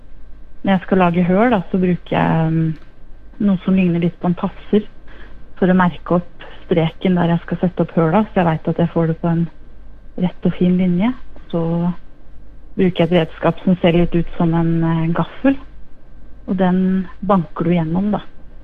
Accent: Tyristrand, Buskerud, Norway; Jeg kommer egentlig fra Tyrestrand.

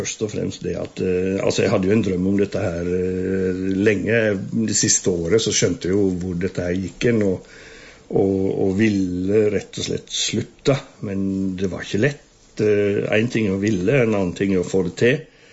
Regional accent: Øvre Årdal, Vestland, Norway; jeg vokste jo opp inn i Øvre Årdal, i en måteholdsheim.

